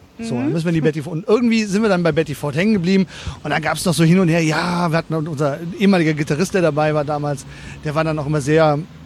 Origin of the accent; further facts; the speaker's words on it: North Rhine-Westphalia, Germany; ich komme auch aus dem Kölner Umland, also eher aus dem Bergischen raus oder so.